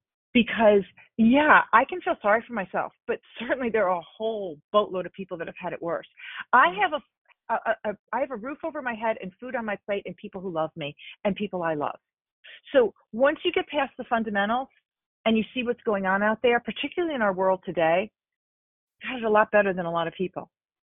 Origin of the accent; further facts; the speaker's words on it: Binghamton, New York, United States; I think growing up in Binghamton and you know, got pulled up by your bootstraps and honey, you move forward.